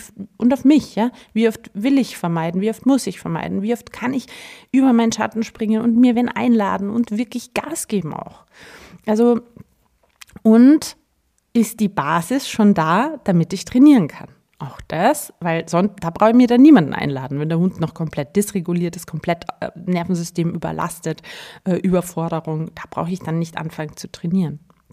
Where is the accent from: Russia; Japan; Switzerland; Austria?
Austria; so wie man hier bei uns in Österreich sagt.